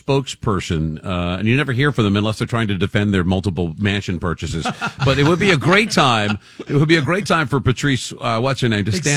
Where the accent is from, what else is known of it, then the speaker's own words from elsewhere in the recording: Dallas, Texas, United States; Brother, I was born and raised in Dallas. I automatically, even by birth, am a Dallas fan.